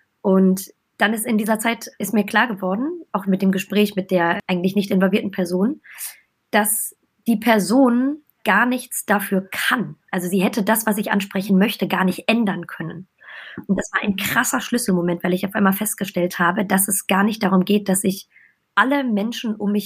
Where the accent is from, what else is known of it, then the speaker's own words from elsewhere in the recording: Düsseldorf, North Rhine-Westphalia, Germany; also born or lived in Essen; ich bin in Essen geboren, in Düsseldorf groß geworden, also Rheinländerin.